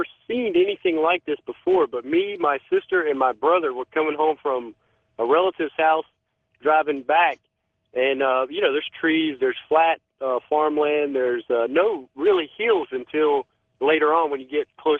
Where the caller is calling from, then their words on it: Augusta, Georgia, United States; I'm calling from Augusta, Georgia.